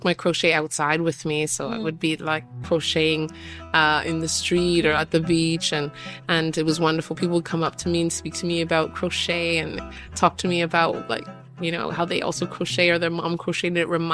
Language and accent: English; Canada; now in Germany; So I say that I am from Guyana and grew up in Canada.